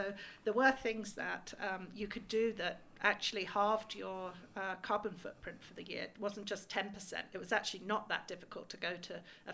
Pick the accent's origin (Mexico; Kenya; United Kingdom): United Kingdom; England; accent: English; You can hear my accent is English.